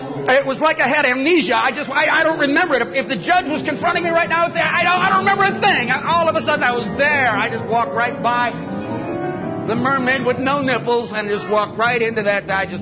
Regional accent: United States; I'm an American, I really do believe that everything on the shelves has no memory, no history, no past.

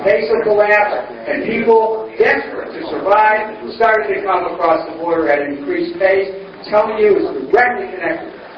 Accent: New Orleans, Louisiana, United States; born there; I was born in New Orleans. I went through Katrina.

